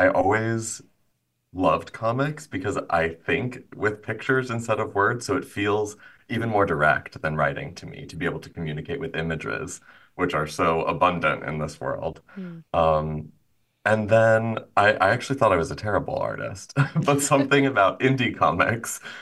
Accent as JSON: {"language": "English", "region": "Illinois", "country": "United States", "tie": "born or raised there", "said": "I had my drag debut in my hometown in Illinois."}